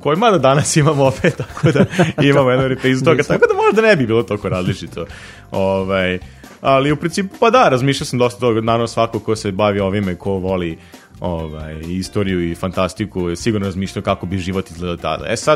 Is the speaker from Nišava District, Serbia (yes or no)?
no; Sremska Kamenica, Vojvodina, Serbia; Mi smo tu u Novom Sadu, ali imamo naravno članove iz Kamenice, odakle sam ja.